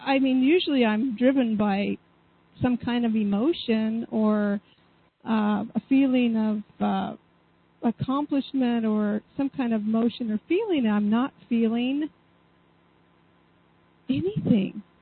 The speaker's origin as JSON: {"language": "English", "town": "Salem", "region": "Oregon", "country": "United States", "said": "I'm from Salem, Oregon."}